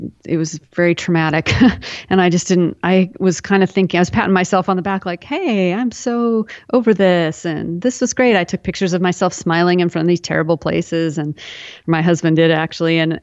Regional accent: Seattle, Washington, United States; this was where I grew up in the Seattle area. And so I had lived there in Seattle until I was in my 30s.

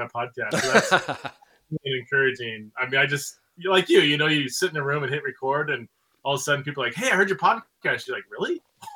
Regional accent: Fresno, California, United States; also born or lived in Scotland / Ohio; So I grew up, born and raised in California, spent most of my, born in Southern California, grew up in Fresno, California, which is the armpit of California

